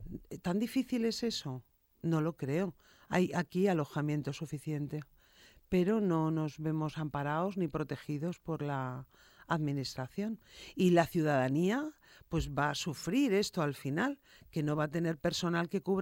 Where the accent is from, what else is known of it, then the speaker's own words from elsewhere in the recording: Extremadura, Spain; Pero yo que no tengo coche, que vengo de Extremadura, pues ya me contarás.